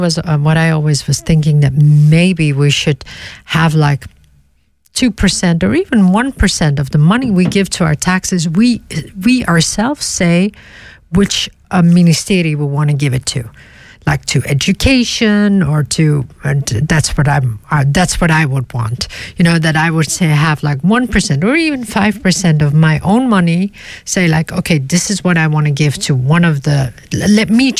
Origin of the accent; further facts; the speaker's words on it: Netherlands; I'm born and raised in Holland